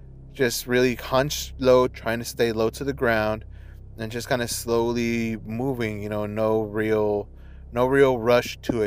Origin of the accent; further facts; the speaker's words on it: San Antonio, Texas, United States; I'm from San Antonio, Texas.